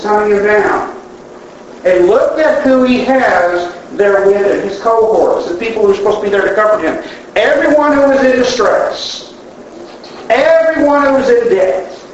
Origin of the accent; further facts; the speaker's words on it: Oregon, United States; I grew up on the Oregon coast. Complete opposite of where I live now.